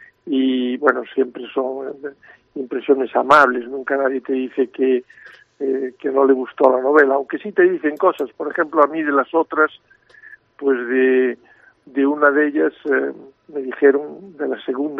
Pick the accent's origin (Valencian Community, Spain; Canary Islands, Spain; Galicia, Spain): Galicia, Spain; Ferrol; also born or lived in La Coruña / León; now in Madrid, Spain; soy provincialmente coruñés, en el sentido de que nací en C. Mis primeros años, los 10 primeros años los viví en Ferrol, luego me vine a vivir a La Coruña, luego me he ido, estuve en León, vivo en Madrid